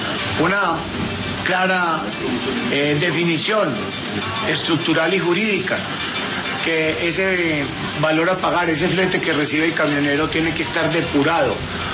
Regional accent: Colombia; somos los camioneros colombianos

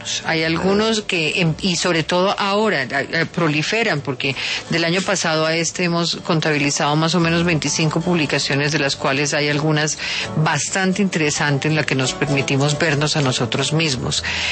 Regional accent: Caribbean Region, Colombia; born there; para quienes nacimos en el Caribe

